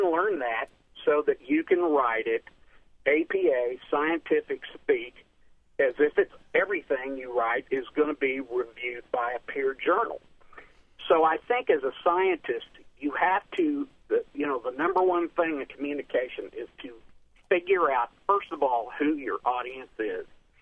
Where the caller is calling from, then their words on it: Tulsa, Oklahoma, United States; I'm calling from Tulsa, Oklahoma.